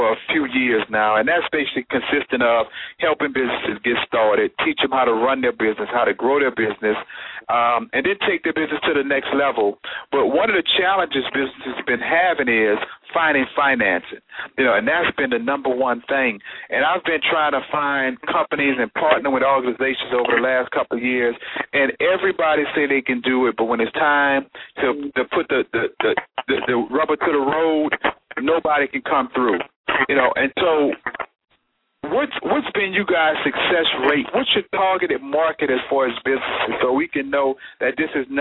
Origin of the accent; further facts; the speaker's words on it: New Orleans, Louisiana, United States; And we appreciate Mr. Jerry calling in from New Orleans, Louisiana, my hometown.